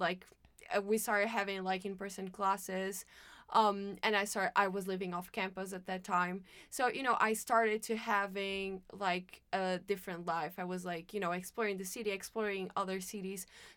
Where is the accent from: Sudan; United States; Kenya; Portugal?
Portugal; moved away as an adult; now in United Kingdom; I'm from Portugal, and I came to the UK to study because I wanted to seek more opportunities.